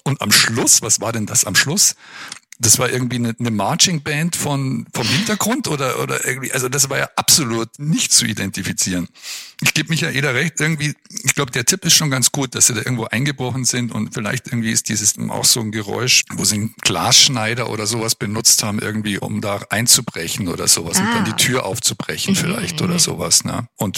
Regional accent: Munich, Bavaria, Germany; now in Würzburg, Germany; Würzburg, ich bin hier kein Würzburger, ich bin eigentlich Münchner. Ja, aber bin jetzt hier zu Hause

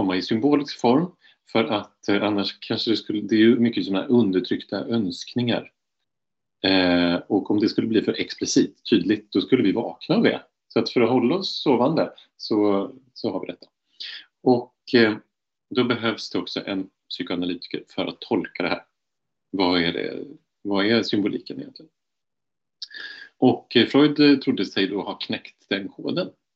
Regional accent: Sundsvall, Västernorrland County, Sweden; also born or lived in Borås; Jag är uppvuxen utanför Sundsvall och i Borås. Det kan man säga är därifrån jag kommer.

